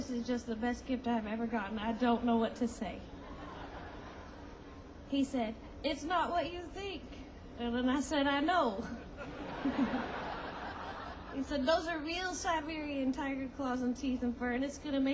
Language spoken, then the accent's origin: English; Lubbock, Texas, United States; all the way from my hometown of Lubbock, Texas.